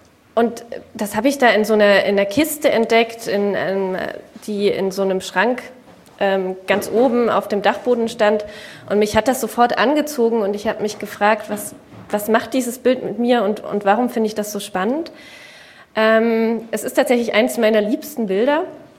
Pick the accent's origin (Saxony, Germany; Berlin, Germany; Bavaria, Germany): Saxony, Germany; ursprünglich komme ich eben aus der Gegend, aus Sachsen.